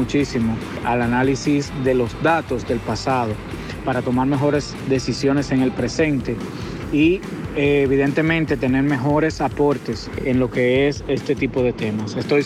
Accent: Dominican Republic; Soy de República Dominicana.

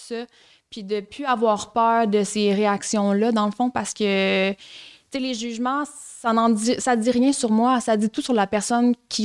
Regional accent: Rimouski, Quebec, Canada; Je viens de Rimouski, j'ai eu des parents super conventionnels.

